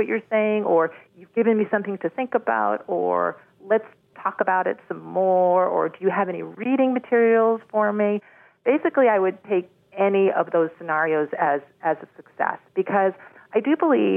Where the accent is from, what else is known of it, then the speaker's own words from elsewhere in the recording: Berkeley, California, United States; I come from Berkeley, California, and I don't hear that sentiment very often.